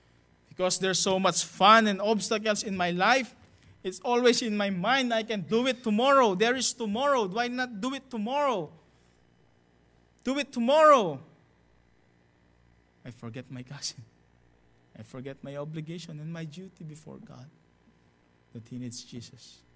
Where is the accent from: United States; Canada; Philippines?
Philippines; We grew up together in the Philippines.